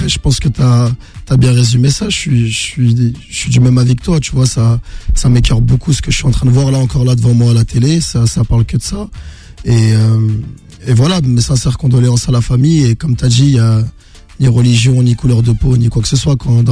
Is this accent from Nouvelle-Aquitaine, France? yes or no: no; Meaux, Île-de-France, France; Je suis originaire de Meaux, dans le 77.